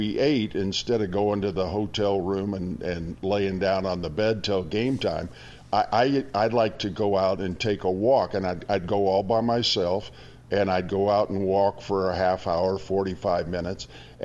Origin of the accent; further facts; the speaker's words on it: Illinois, United States; I was from Northern Illinois. I had had African American teammates and classmates all the way through.